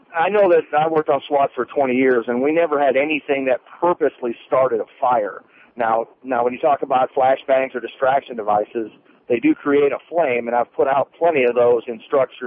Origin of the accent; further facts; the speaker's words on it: Missouri, United States; Now, like I said, I don't know their tactics. I'm from Missouri.